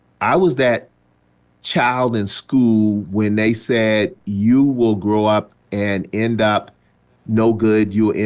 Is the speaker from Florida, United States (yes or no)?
no; South Carolina, United States; You know, I grew up in South Carolina in the early 60s. So the dirt roads of South Carolina and the grandma's porches.